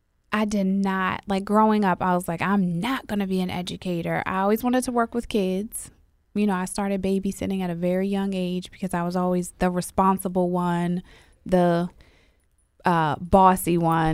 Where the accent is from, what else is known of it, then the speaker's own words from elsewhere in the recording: North Carolina, United States; also born or lived in Richmond, Virginia / Ohio / Baltimore; So I'll say I graduated from high school in Baltimore. I grew up all over North Carolina. I was born in Richmond, Virginia, lived in Ohio.